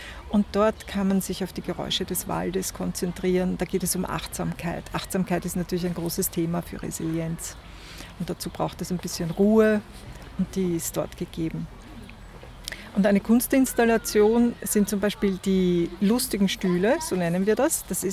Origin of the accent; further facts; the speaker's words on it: Vienna, Austria; ich bin ja in Wien aufgewachsen